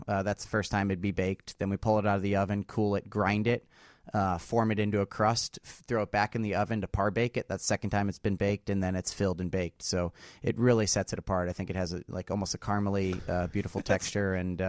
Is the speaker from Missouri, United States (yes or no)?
yes; St. Louis, Missouri, United States; moved away; St. Louis.